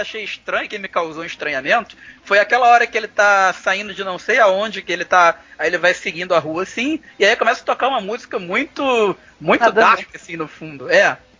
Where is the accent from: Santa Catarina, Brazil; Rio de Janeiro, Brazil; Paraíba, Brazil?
Rio de Janeiro, Brazil; Eu sou carioca, então sei muito bem o que é o barulho de um tiro.